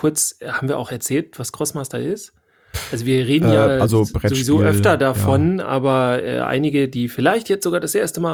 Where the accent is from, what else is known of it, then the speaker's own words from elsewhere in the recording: Northern Germany, Germany; Ich komme aus dem Norddeutschland.